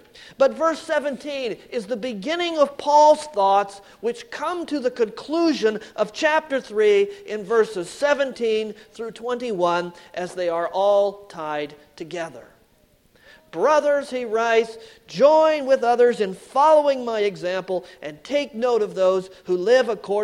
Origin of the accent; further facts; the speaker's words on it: Iowa, United States; And of course, we don't have too many movies in Iowa that are made there.